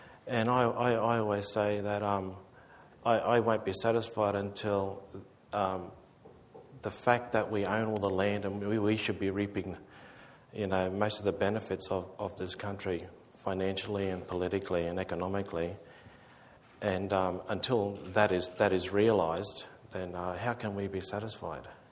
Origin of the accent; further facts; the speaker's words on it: Queensland, Australia; I grew up in North Queensland, and I and this it's a common story. I didn't grow up speaking language or anything